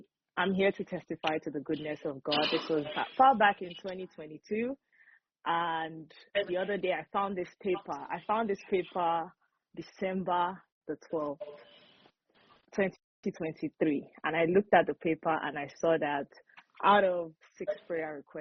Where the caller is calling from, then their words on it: Maryland, United States; I'm joining from Maryland in the U.S.